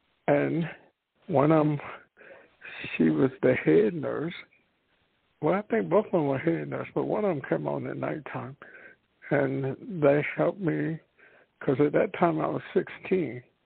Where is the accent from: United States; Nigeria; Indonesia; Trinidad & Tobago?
United States; the South; growing up in the South, we didn't have a lot of professional medical trained people